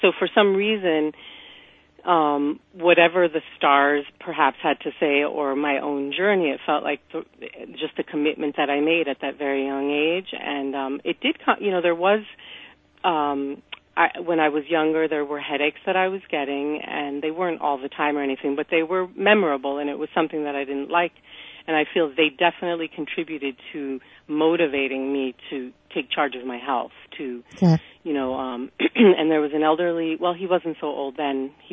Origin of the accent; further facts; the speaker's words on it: New York City, New York, United States; I was raised in the East Village in New York City, and I went to college in the country